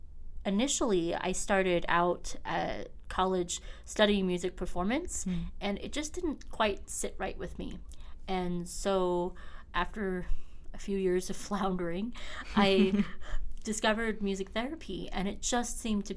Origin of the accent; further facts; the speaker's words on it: Oregon, United States; All right, so I am originally from Oregon. I grew up in a large family, a very musical family